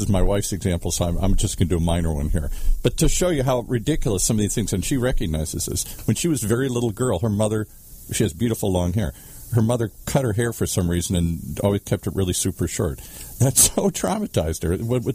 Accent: Midwest, United States; in the Midwest where my dad had terrible pain.

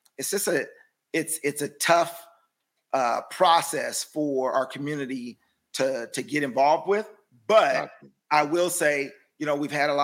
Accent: West Coast, United States; And so my dad, I'm from the West Coast. I didn't get that kind of conversation.

